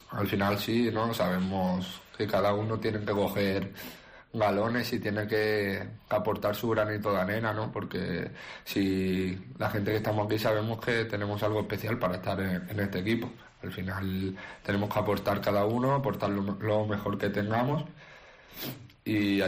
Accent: Málaga, Andalusia, Spain; No por no celebrar soy menos o más malaguista, al final es mi tierra, ¿no?

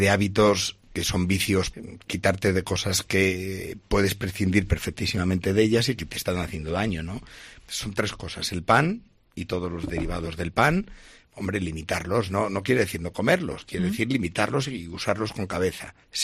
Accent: Salamanca, Castile and León, Spain; cada vez que iba a Salamanca, porque yo soy de Salamanca

